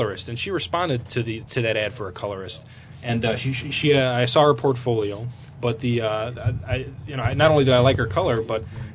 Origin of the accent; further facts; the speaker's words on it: Chicago, Illinois, United States; I'm from Chicago.